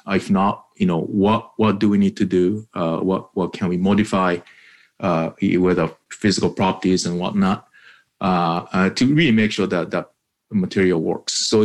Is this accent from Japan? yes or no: yes; Japan; I grew up in Japan, so I my head is all metric